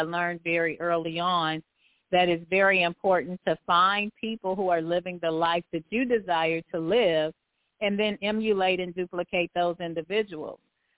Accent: Milwaukee, Wisconsin, United States; But I am from Milwaukee.

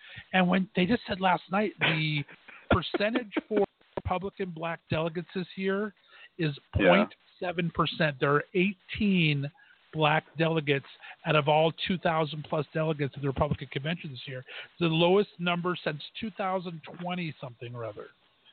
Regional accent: California, United States; Home state. California, my home state this week, I was so proud of.

